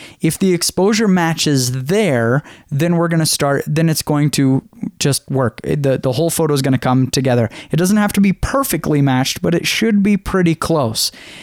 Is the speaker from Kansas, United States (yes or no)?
no; Boise, Idaho, United States; I'm shooting a wedding on May 22nd and 23 in Boise, in my hometown